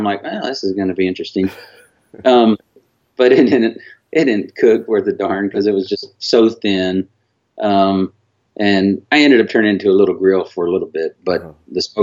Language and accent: English; Austin, Texas, United States; I'm born and raised in Austin, Texas. Yes, sir.